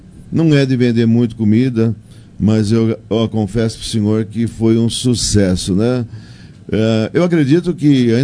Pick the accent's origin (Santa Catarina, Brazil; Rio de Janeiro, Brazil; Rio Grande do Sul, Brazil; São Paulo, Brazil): São Paulo, Brazil; Fernando Prestes; born there; eu nasci em Fernando Prestes e lá nossa padroeira, onde foi feriado, Santa Luzia. Desde de quando eu nasci, né, fui batizado naquela igreja, sempre fui crismado